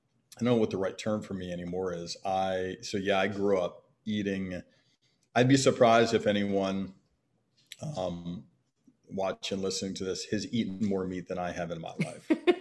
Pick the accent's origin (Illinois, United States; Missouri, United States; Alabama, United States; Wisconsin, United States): Alabama, United States; Birmingham; I grew up in Birmingham, Alabama, just really focused on trying to be an athlete.